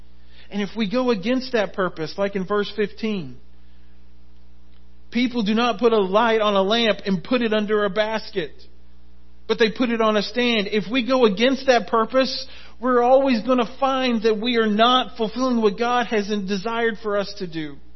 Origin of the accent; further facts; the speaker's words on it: Lake Wales, Florida, United States; In Florida, our home where I grew up in Lake Wales was on a hill.